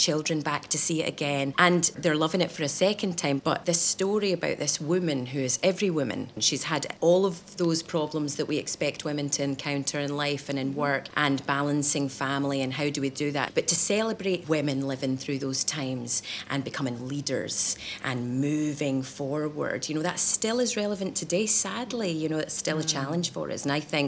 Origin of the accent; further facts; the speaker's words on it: Scotland, United Kingdom; you'll notice that this is a play about Stoke and I'm Scottish.